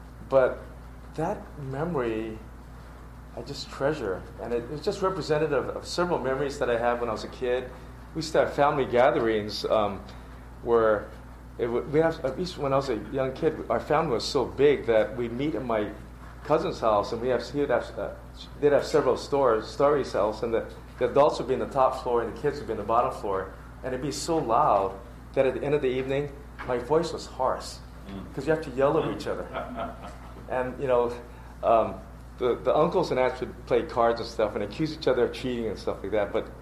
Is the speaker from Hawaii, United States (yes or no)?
yes; Hawaii, United States; So as you know, I was born and raised in Hawaii.